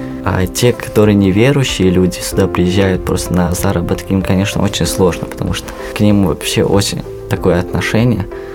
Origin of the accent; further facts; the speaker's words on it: Tajikistan; moved away; Ну, я говорил, что из Таджикистана.